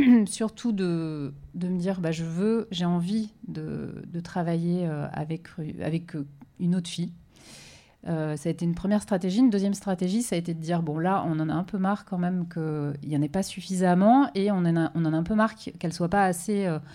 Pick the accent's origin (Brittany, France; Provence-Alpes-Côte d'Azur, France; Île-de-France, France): Brittany, France; Rennes; On vient en fait de Rennes et de Montreuil. Moi, je suis okay. à Rennes et Sophie à Montreuil.